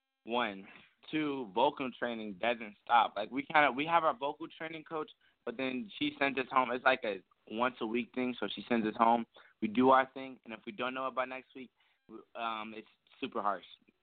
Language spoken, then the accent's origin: English; Chicago, Illinois, United States; Come on, we're from Chicago, where they make these weird pizzas.